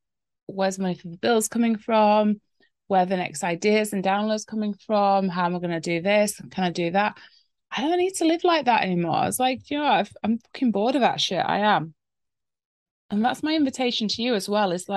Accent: England, United Kingdom; I'm English after all. I love my tea.

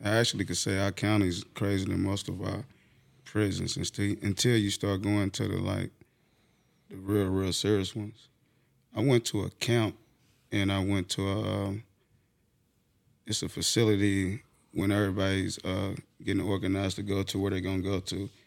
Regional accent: Kentucky, United States; But where I'm from, I'm from Kentucky, so. We have parole.

